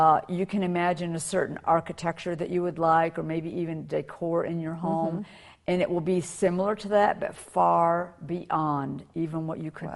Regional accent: the South, United States; You know, I'm from the South, so a Southern mansion would look like that.

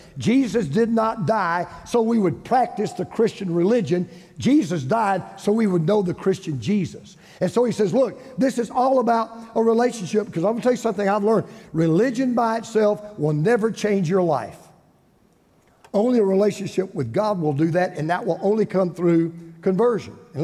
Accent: United States; And I'm thankful I'm an American. And I'm thankful that I was born in this country. I'm thankful I live here.

